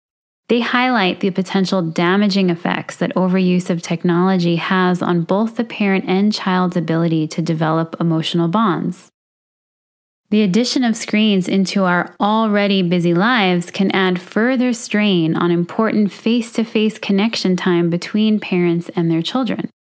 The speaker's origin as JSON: {"language": "English", "town": "Brooklyn", "region": "New York", "country": "United States", "tie": "born or raised there", "said": "Growing up in Brooklyn, New York, I was fortunate to be invited into the homes of my friends, many of whom were first-generation Americans."}